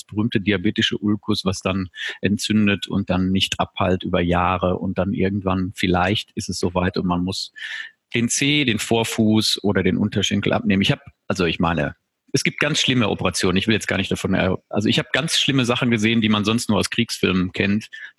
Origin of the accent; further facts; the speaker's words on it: Hagen, North Rhine-Westphalia, Germany; now in Bochum, Germany; ich lebe ja im Ruhrgebiet in Bochum. Ich bin umgezogen vor, weiß ich nicht, 25 Jahren aus meiner Heimatstadt Hagen, wo ich einen Hausarzt hatte, nach Bochum.